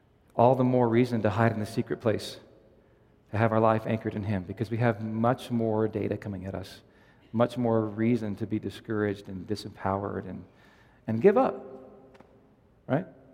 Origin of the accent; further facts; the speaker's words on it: the South, United States; And see, we're from the South, so people throw shoes at you and hankies and donuts, you name it, right?